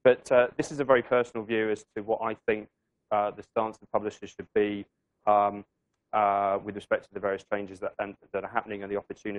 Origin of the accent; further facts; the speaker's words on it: England, United Kingdom; I'm an Englishman with a Polish mother, a Scottish father, a Japanese wife, and a Finnish first name.